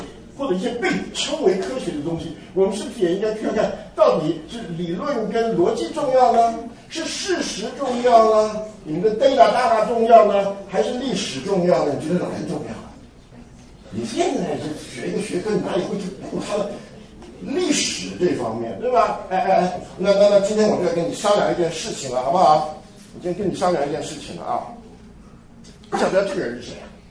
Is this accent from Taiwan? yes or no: yes; Taiwan; now in United States; 我们小时候，我是从台湾来的，我们小时候要念世界历史啊，而且呢，我在台湾要念这个中华人民共和国的啊